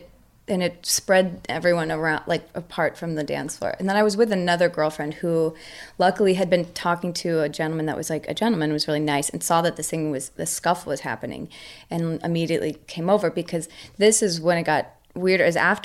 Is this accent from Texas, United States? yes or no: no; New York, United States; I'm like a really small person, but like, I'm also from New York.